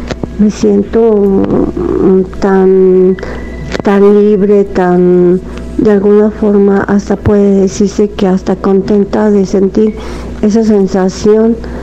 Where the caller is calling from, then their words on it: Atizapán, State of Mexico, Mexico; de Atizapán.